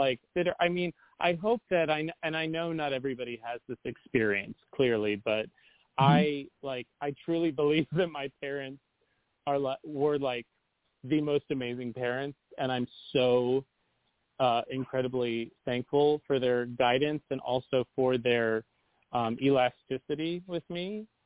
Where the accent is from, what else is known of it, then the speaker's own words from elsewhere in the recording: Charlotte, North Carolina, United States; You know, it's Charlotte's a pretty major metropolitan city in the Southeast. So I did get a very urban upbringing.